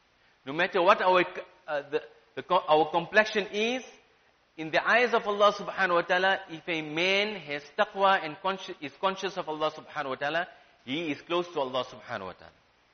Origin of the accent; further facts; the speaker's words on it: South Africa; As role players within the fabric of society, as a South African, we should help in making a better life for all.